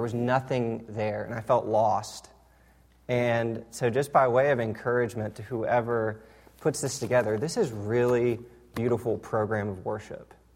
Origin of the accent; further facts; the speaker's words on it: Dallas, Texas, United States; I am from Dallas, Texas. I just started at SMU with RUF